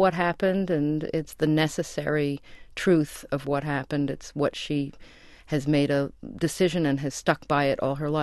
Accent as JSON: {"language": "English", "town": "New York City", "region": "New York", "country": "United States", "tie": "born or raised there", "said": "Well, I grew up in New York City always knowing that, like most of the women who worked in the garment trade, she did not"}